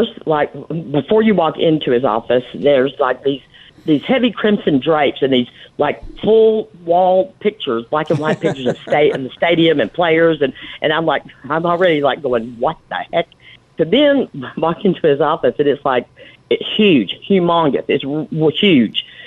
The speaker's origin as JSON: {"language": "English", "region": "Georgia", "country": "United States", "tie": "born there", "said": "So, but yeah, I'm in Savannah now. But I'm actually, you know, I was born in Georgia."}